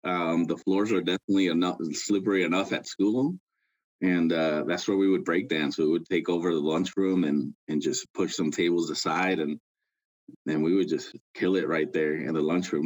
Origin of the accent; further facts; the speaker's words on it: Boston, Massachusetts, United States; I'm originally from Boston. So if we're talking sports teams, then I'm going to definitely lean towards the East Coast.